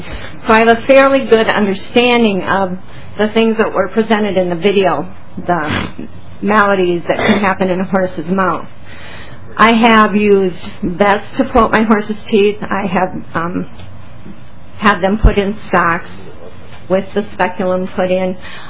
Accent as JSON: {"language": "English", "town": "Moose Lake", "region": "Minnesota", "country": "United States", "said": "I'm from Moose Lake, Minnesota."}